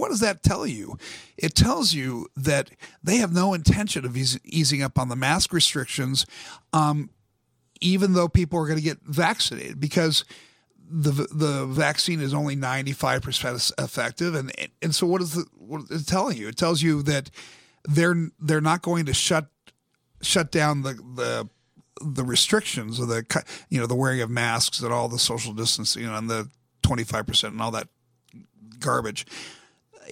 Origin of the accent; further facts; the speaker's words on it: California, United States; born there; Well, California was beautiful. I was born in California.